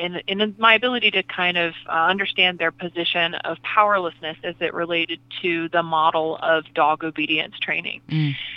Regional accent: Atlanta, Georgia, United States; growing up in Atlanta at a time in the 70s and early 80s when dogs were still loose in the city.

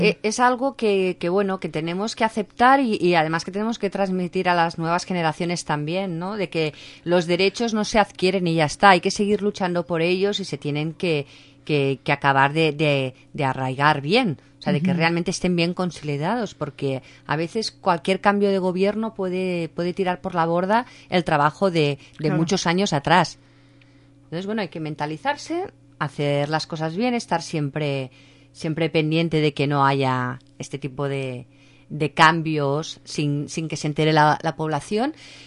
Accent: Spain; por ejemplo, en España, de donde yo soy, el hecho de no ir a votar beneficia al partido que está en el poder

